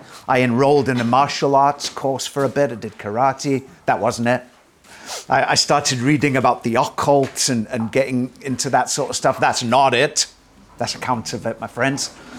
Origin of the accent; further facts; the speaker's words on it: Durban, KwaZulu-Natal, South Africa; born there; moved away as an adult; I was born in Durban, South Africa, quite a long time ago. I lived the first 24 or 5 years of my life in South Africa. I wasn't brought up as a Christian. I was brought up in a fairly sheltered home, a fairly academic home.